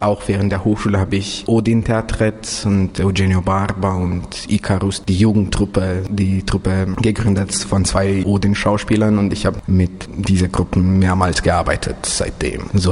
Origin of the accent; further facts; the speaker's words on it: Timișoara, Timiș County, Romania; Das ist ähnlich wie bei uns in Temeswar im Projektzentrum, aber auf so Breite.